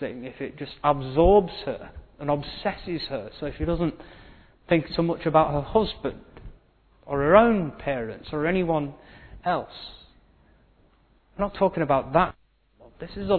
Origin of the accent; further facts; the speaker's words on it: United Kingdom; We are British, we are very good at just pushing it down and not talking about things.